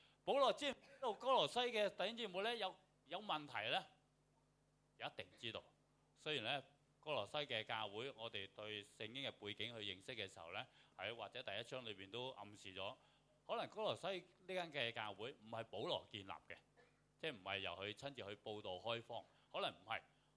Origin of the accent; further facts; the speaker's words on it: China; 因為我係中國嘅牧師，我中國人嘅牧師